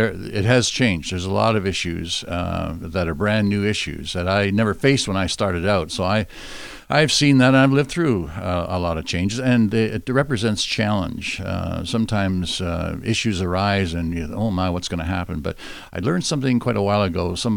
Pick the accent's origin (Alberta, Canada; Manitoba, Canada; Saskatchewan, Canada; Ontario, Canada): Ontario, Canada; Kitchener; also born or lived in Chicago; Kitchener is my hometown, and I grew up in Kitchener and went to Bible college there. But then my wife and I, Kay and I, we moved down to Chicago, and we were there for 3.5 years for seminary.